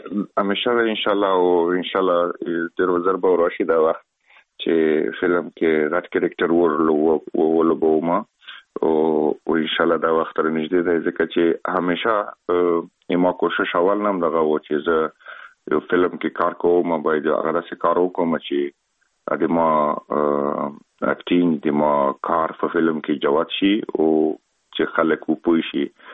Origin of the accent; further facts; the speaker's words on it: Afghanistan; خلک خبر دي چې موږ افغان یم او په بالیوډ کې که فلمو کې کار کوم